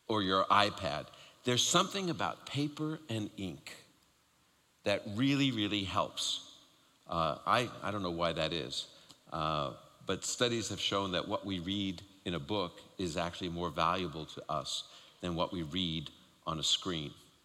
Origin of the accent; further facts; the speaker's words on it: New York, United States; When I heard that Jesus Christ means Jesus the Messiah, as a Jewish kid growing up in New York, I'm like, oh, you mean he's Jewish?